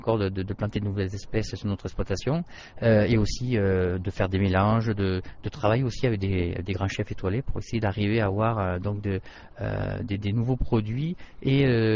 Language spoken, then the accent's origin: French; Nîmes, Occitanie, France; donc moi je suis né à Nîmes et donc je suis un produit authentique nîmois, quoi.